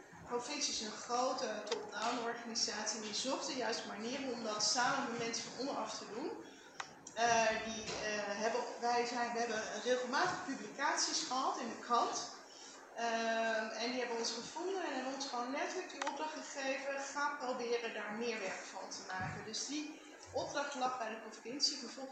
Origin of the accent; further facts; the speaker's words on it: Utrecht, Netherlands; Nee, ik kom uit Lunetten